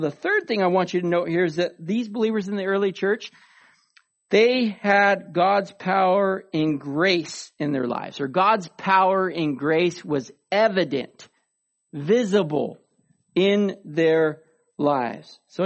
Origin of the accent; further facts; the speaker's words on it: Oregon, United States; We're going to take a team of people down to Southern Oregon, kind of my hometown, where over 2,000 people have lost their homes.